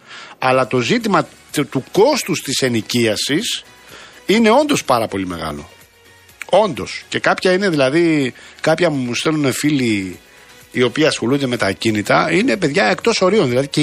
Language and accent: Greek; Rafina, Attica, Greece; moved away; εγώ έχω φύγει και 30 χρόνια τώρα από τη Ραφίνα, αλλά εντάξει, είναι η πατρίδα μου, τι να κάνω.